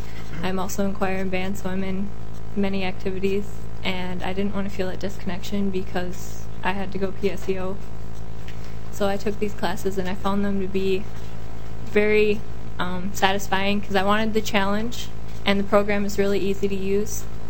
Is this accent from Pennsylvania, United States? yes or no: no; Los Acres, Minnesota, United States; I come from Los Acres, Minnesota. I live on a small dairy farm, and I'm the oldest of four children